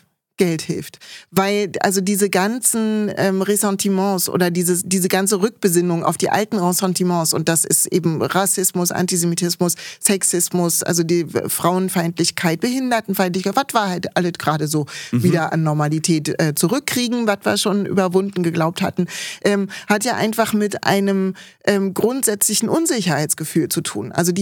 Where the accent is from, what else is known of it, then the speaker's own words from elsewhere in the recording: Berlin, Germany; Also für mich als Berlinerin ist Jiddisch auch einfach sehr liebevoll